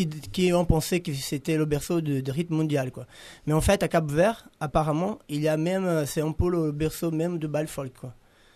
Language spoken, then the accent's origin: French; Pernambuco, Brazil; French is a second language; moi, je viens du nord-est du Brésil, c'est Pernambuco, le département, qui c'est à 3000 km de Rio de Janeiro.